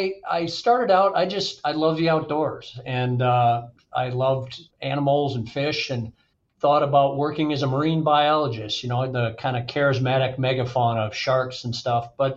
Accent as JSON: {"language": "English", "region": "Wisconsin", "country": "United States", "tie": "born or raised there", "said": "I grew up in southeast Wisconsin, actually on a small, beautiful lake there, and that's where I kind of learned to fish, primarily shore fishing. I lived there till I was about 11, then moved to Peoria, Illinois"}